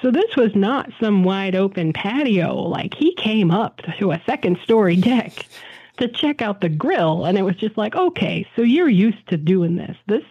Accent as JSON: {"language": "English", "region": "Tennessee", "country": "United States", "tie": "born or raised there", "said": "Like, I'm born and raised in Middle Tennessee. East is where the bears are. West is where Memphis is. I know these things."}